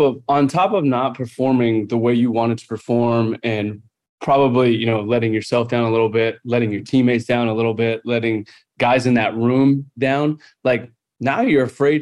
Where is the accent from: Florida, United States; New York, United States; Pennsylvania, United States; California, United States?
California, United States; Growing up in Southern California, unfortunately, see a lot of homeless veterans.